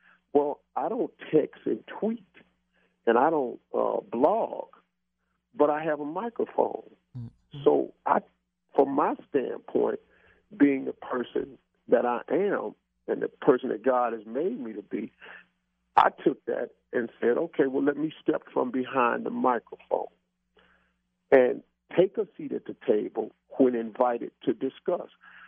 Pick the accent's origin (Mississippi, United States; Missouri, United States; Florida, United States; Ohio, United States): Ohio, United States; Cleveland; I mentioned that I was from Cleveland, and they were very receptive because they want to do something with these inner cities.